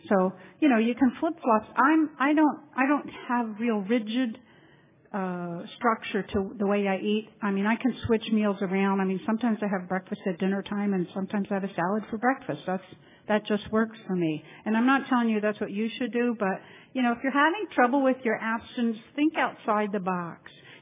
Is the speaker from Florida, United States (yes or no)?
yes; Orlando, Florida, United States; now in Titusville, United States; Because I grew up in OA in Central Florida, Orlando, and you could go to a meeting every day there. Well, now I'm living in the sleepy little town, Titusville